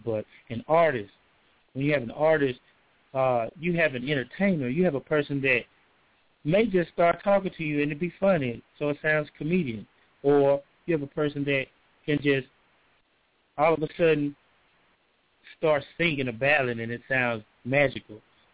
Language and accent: English; Morton, Mississippi, United States; see, I'm originally from Morton, Mississippi, and that's a small country town.